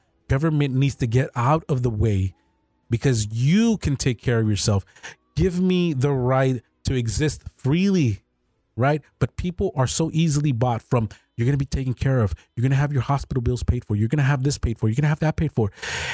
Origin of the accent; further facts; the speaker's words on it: Southwest, United States; And what's sad about this, and you guys are in the Southwest. I'm from the Southwest.